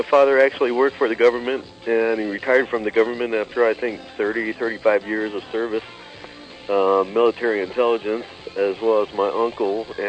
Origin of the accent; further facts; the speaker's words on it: Marquette, Michigan, United States; Yes, Kevin … I'm from Marquette, Michigan.